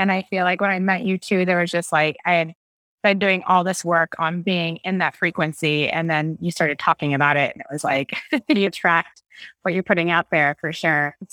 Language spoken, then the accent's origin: English; Fredericksburg, Virginia, United States; also born or lived in Alexandria; Okay, so it all started in Virginia. I'm from the East Coast. Alexandria, Virginia is born. I grew up in a small town in Fredericksburg.